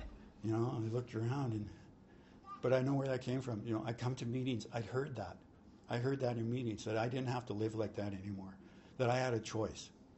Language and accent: English; Ponoka, Alberta, Canada; I was on my way to my hometown of Ponoka with a pound of weed in the back to sell.